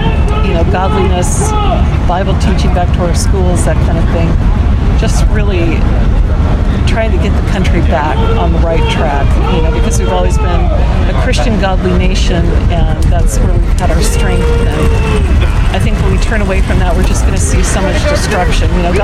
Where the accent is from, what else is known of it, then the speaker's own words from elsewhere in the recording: California, United States; kind of the middle part, you know. California is such a huge state.